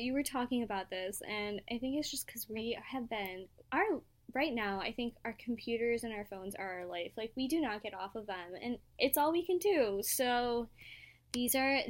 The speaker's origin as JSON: {"language": "English", "town": "Chicago", "region": "Illinois", "country": "United States", "said": "I'm from Chicago, which is really weird to say, and that I hate the cold"}